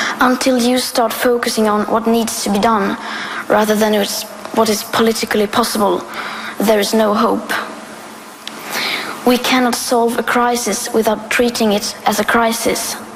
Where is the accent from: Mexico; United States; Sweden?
Sweden; I am 15 years old and I'm from Sweden.